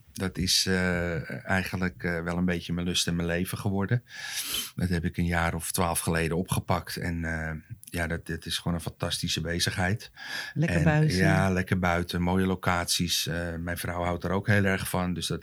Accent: Haarlem, North Holland, Netherlands; now in Zandvoort, Netherlands; Ik ben geboren getogen in Haarlem en sinds 2002 woonachtig in Zandvoort.

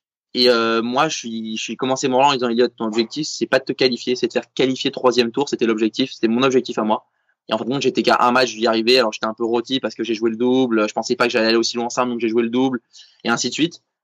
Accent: France; c'est que moi, je suis français, on est en France

